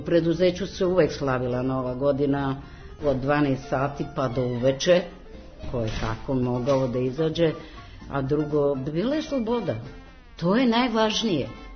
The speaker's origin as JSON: {"language": "Serbian", "town": "Obrenovac", "region": "City of Belgrade", "country": "Serbia", "said": "Inače, ja sam iz Obrenovca, stanujem sa sinom."}